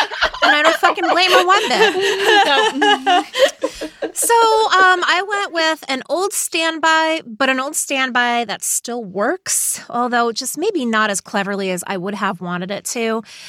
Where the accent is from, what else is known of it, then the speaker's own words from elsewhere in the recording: New England, United States; I drink beer. I'm from New England. I talk like this. No, I don't at all, ever.